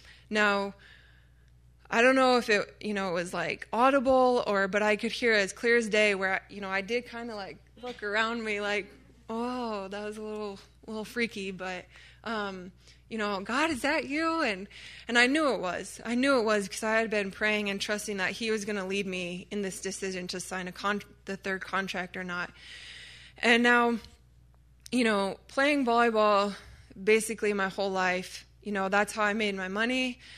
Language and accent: English; Nebraska, United States; Now, growing up in Nebraska, you know, the Texans kind of have they walk a little higher than everyone else, I think.